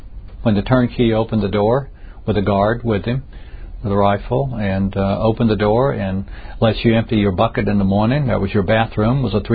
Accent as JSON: {"language": "English", "town": "Commerce", "region": "Georgia", "country": "United States", "tie": "born or raised there", "said": "Georgia. I grew up on a farm outside of Athens, Georgia, in near a little town called Commerce, where I went to school."}